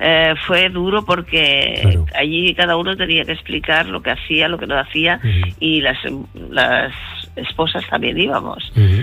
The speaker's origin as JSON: {"language": "Spanish", "town": "Barcelona", "region": "Catalonia", "country": "Spain", "said": "Yo soy de Barcelona."}